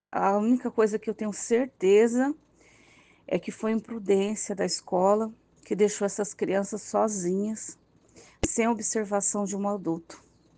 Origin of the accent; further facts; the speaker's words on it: Sinop, Mato Grosso, Brazil; Então, a gente é de Sinop, né?